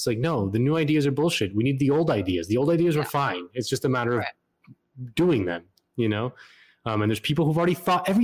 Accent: Florida, United States; She's from my home state of Florida.

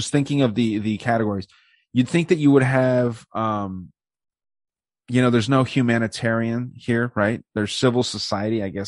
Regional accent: Arizona, United States; Gabby Gifford, shot in my hometown here. Her husband is now my senator, one of my senators. Kyrsten Sinema, the hot lesbian yoga lady, is the other one.

